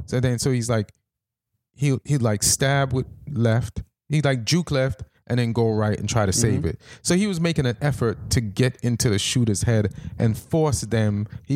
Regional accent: Hammersmith, London, United Kingdom; born there; I was born in Hammersmith County Hospital, by the way.

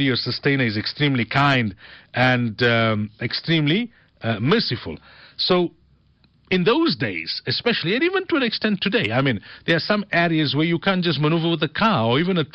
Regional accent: Marikana, North West, South Africa; When I was growing up in Marikana, it was quite a normal thing.

